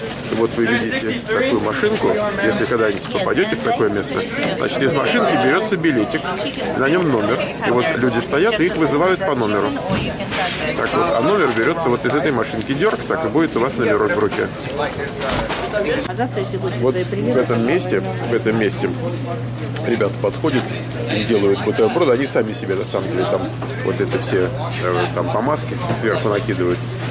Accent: Russia; Тут пацаны говорят, ты откуда турист такой? Я говорю, из Раши.

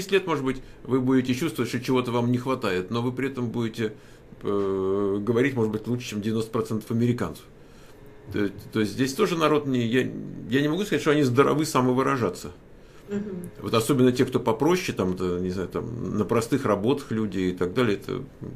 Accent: Moscow, Russia; Я же москвич. Я учился вот возле Кремля, там 57-я школа математическая, там рядом. У Пушкинского музея. Я как бы Москву так еще помню.

